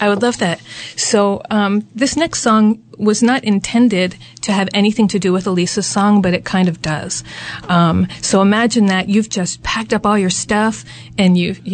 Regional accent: Philadelphia, Pennsylvania, United States; also born or lived in Havertown; I am. Okay. I am initially a Philadelphian, and then Havertonian.

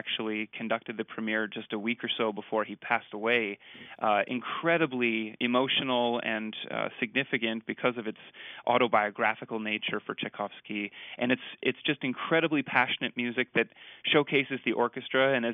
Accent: St. Louis, Missouri, United States; I remember some early piano teachers growing up in St. Louis who really inspired me

